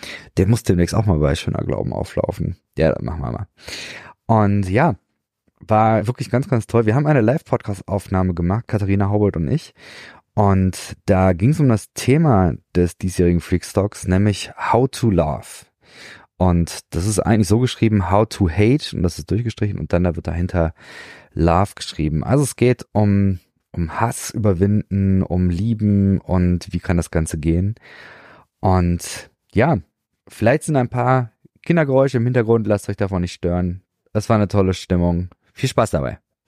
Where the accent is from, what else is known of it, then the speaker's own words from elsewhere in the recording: Offenbach, Hesse, Germany; bin aus Offenbach